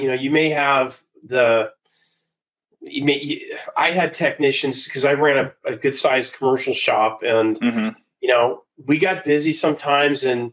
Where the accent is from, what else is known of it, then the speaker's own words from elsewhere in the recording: California, United States; They did this back probably about a decade ago when, because I'm from the Bay Area originally.